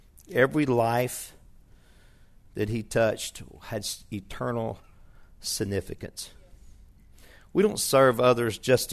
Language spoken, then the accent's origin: English; Shreveport, Louisiana, United States; I remember one day I was in Dallas, Texas. I was born and raised in Shreveport.